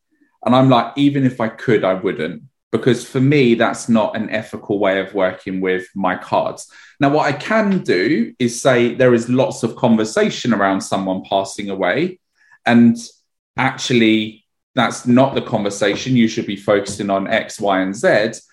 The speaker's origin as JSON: {"language": "English", "town": "Edmonton", "region": "London", "country": "United Kingdom", "tie": "born or raised there", "said": "Okay, so I used to live in, I grew up in Edmonton in North London. And I used to live in a block of flats there with my parents"}